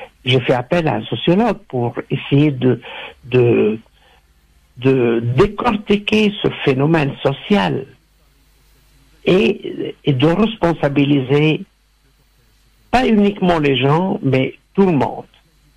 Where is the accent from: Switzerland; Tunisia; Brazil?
Tunisia; parce qu'on est humain, parce qu'on est tunisien, après tout, entre nous.